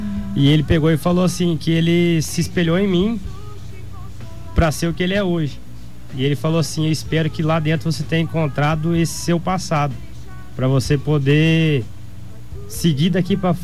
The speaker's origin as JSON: {"language": "Portuguese", "town": "Dourados", "region": "Mato Grosso do Sul", "country": "Brazil", "said": "Sou daqui de Dourados mesmo."}